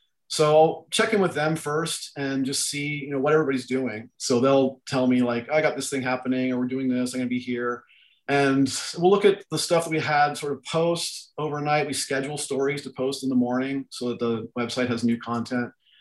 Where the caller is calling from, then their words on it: Atascadero, California, United States; So I'm at home in Atascadero, sitting in a cluttered office that doubles as a music studio.